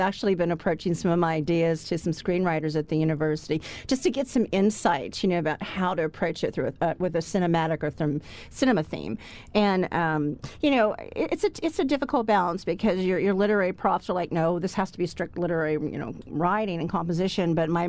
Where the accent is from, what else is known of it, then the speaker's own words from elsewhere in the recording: Connecticut, United States; born there; I was born in Connecticut, but I've been living in Pennsylvania since 2001.